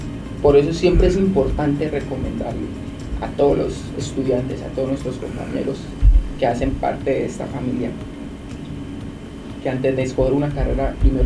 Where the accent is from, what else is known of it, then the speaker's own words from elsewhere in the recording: Bucaramanga, Santander, Colombia; also born or lived in Bogotá; soy de aquí, a la ciudad de Bucaramanga. Nací en Bogotá, pero toda mi vida aquí crecí, aquí me formé, no solo como persona, sino como deportista también.